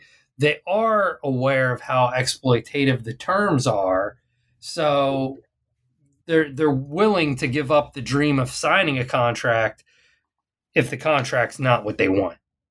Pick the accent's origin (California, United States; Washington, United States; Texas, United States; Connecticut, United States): Texas, United States; Arlington; it came to my hometown. So Arlington, Texas is the place kind of in the Dallas-Fort Worth metroplex